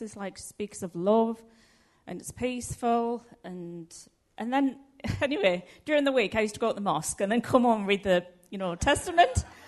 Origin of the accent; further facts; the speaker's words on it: South Bank, North East England, United Kingdom; also born or lived in Bangladesh; from a Muslim background, so I was originally a Muslim. I was brought up in South Bank, one of the roughest areas of the UK.